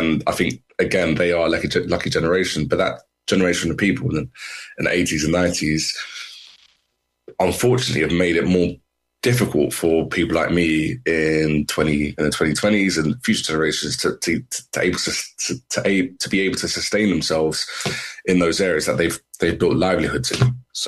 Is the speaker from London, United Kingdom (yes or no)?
yes; London, United Kingdom; I grew up in Hackney